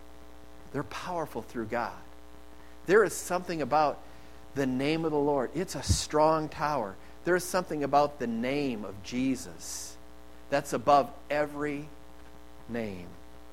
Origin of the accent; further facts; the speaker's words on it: Eau Claire, Wisconsin, United States; I grew up in Eau Claire, so kind of the same weather patterns as a child growing up that we'd have here.